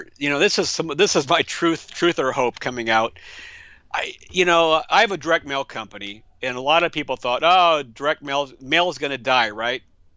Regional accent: Midwest, United States; I grew up in the Midwest in America

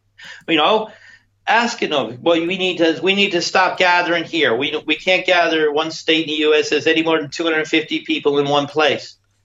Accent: North Carolina, United States; University of North Carolina, so in my hometown

